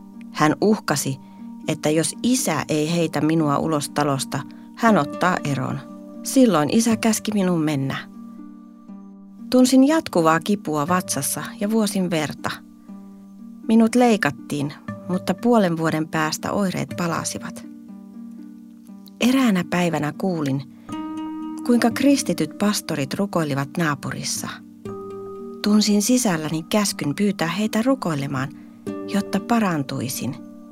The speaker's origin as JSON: {"language": "Finnish", "country": "Kenya", "tie": "born or raised there", "said": "ja olen kotoisin Itä-Keniasta."}